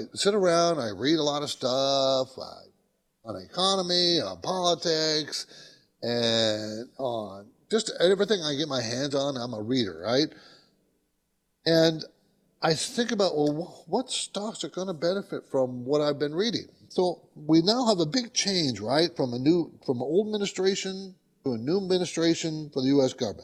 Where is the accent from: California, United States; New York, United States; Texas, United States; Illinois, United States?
California, United States; San Diego; born or raised there